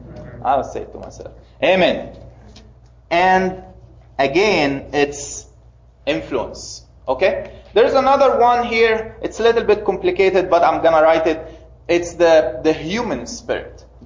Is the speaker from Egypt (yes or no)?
yes; Upper Egypt, Egypt; I'm coming from Upper Egypt, and Upper Egyptians think that men in the house are the, like, number one.